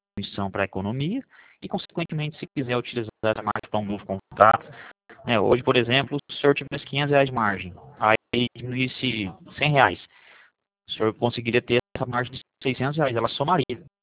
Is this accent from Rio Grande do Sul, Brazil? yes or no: no; Paraná, Brazil; eu sou daqui do escritório do Cornélio Procópio, próximo a Londrina, tá? Eu sou do Paraná.